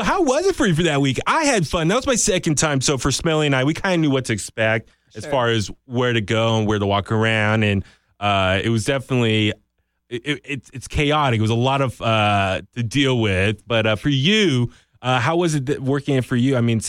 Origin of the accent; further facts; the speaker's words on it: California, United States; So we're from the Bay Area, too.